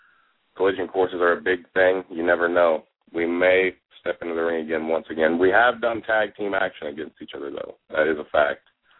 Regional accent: Spencer, Indiana, United States; also born or lived in North Carolina; I grew up in Indiana, a town called Spencer. It's just outside of Bloomington where Indiana University is.

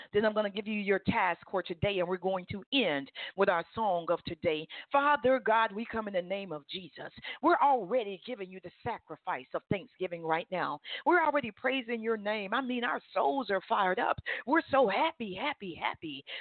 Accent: Alabama, United States; Now I'm from Alabama, and I am a University of Alabama Crimson Tide fan.

